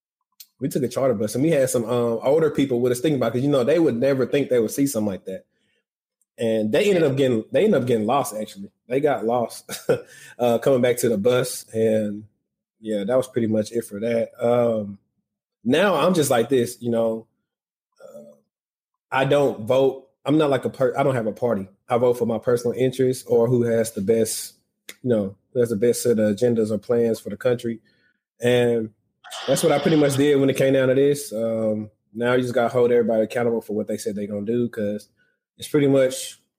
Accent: the South, United States; Like, you know, I'm from the South. I wasn't ready for that.

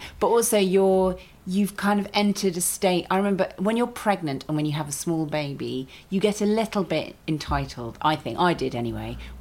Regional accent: London, United Kingdom; As a Londoner, I feel like, this is my right.

